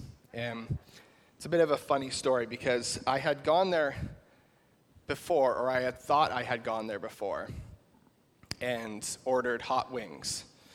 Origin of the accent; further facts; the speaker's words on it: Holstein, Ontario, Canada; I am from Acton, but originally I am from Holstein. So I spent from age 10 to age, whenever I got married, in Holstein, Ontario, on a farm on Southgate 14.